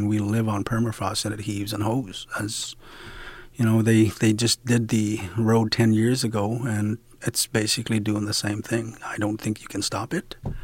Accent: Bethel, Alaska, United States; I was born and raised here in Bethel, Alaska, so I'm pretty much a lifelong resident.

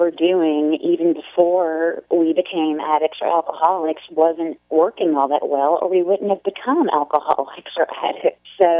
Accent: Kentucky, United States; 10 years ago, I moved back to Eastern Kentucky and really embraced being Appalachian.

